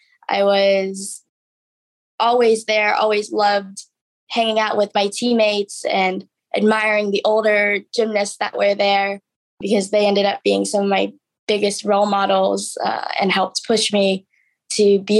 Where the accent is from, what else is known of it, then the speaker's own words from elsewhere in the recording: Charlotte, North Carolina, United States; So we lived outside of Charlotte, but I like to say Charlotte just because most people can recognize that city, especially now that it's become such a booming metropolis.